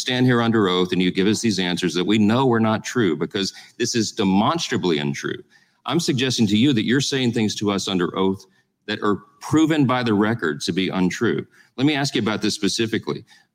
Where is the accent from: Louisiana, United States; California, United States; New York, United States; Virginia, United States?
Louisiana, United States; I'm from Louisiana.